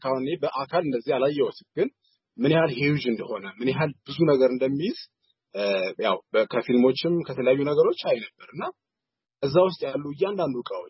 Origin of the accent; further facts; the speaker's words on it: Welkite, Southern Nations, Nationalities, and Peoples' Region, Ethiopia; ተወልጄ ያደኩት ወልቂጤ ከተማ ነው። ጉራጌ ዞን ውስጥ ነውና